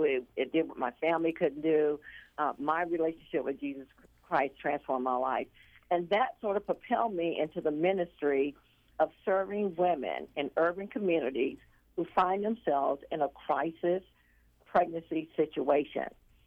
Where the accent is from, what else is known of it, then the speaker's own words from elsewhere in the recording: Orlando, Florida, United States; in my African-American neighborhood that I grew up in Orlando.